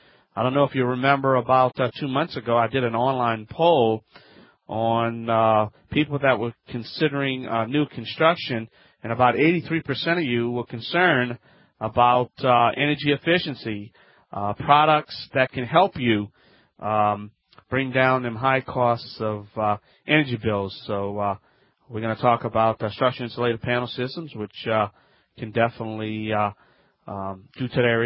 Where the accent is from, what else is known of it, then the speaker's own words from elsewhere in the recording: Louisiana, United States; from the Bayou Land.